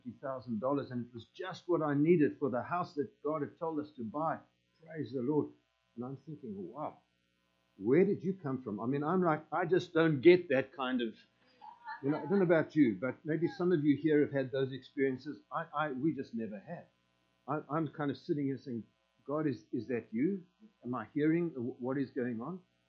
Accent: South Africa; We're from South Africa. Those of you who don't know us, we live in Port Elizabeth, southernmost city of Africa, in fact.

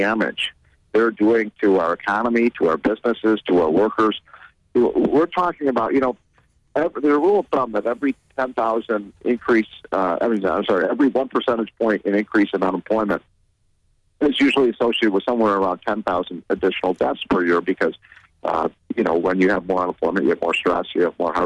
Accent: Chicago, Illinois, United States; it's one thing to put Chicago, which is sort of my hometown, in a quarantine

